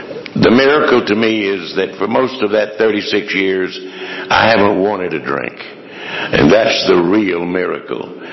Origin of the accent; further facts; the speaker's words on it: Hartwell, Georgia, United States; Because I grew up the road in Hartwell, Georgia, and that's a small town.